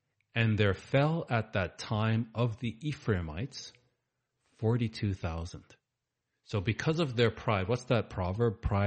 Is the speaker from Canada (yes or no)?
yes; Canada; I don't live in America. I'm British Canadian. I'm not American.